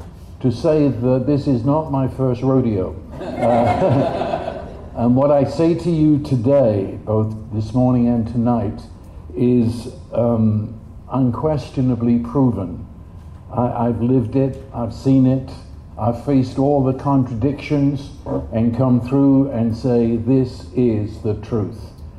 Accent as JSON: {"language": "English", "region": "London", "country": "United Kingdom", "tie": "born or raised there", "said": "I was born in London, England, 1938, just as World War II began to open the skies above London with bombs. And so I was raised in the bomb shelters of London during the Blitz"}